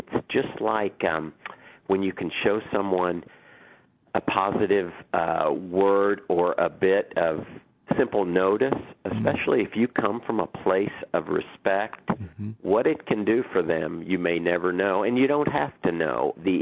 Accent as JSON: {"language": "English", "town": "Oklahoma City", "region": "Oklahoma", "country": "United States", "said": "as you mentioned, I'm from Oklahoma City."}